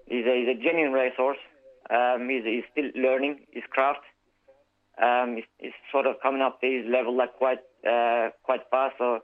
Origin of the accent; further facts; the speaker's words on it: Istanbul, Turkey; Istanbul.